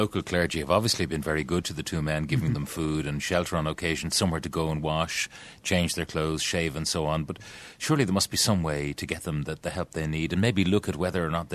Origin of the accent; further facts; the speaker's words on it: Ennis, Munster, Ireland; I grew up in Ennis. I know how good the people are.